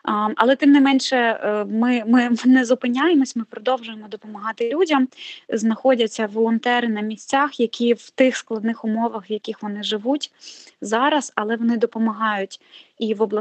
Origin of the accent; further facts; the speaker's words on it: Kherson Oblast, Ukraine; я родом з Херсонської області, моя родина, моя мама, моя бабуся не залишились на Херсонщині